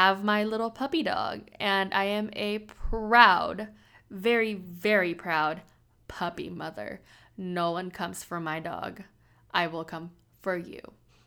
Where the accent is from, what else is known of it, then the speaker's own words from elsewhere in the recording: San Diego, California, United States; now in Gulfport, United States; But I'm 22 years old. I'm from San Diego, California.